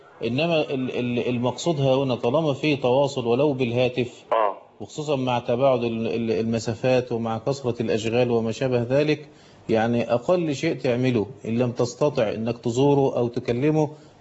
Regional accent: Egypt

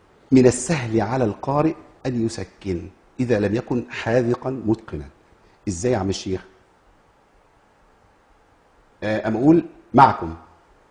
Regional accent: Egypt; عندنا في مصر

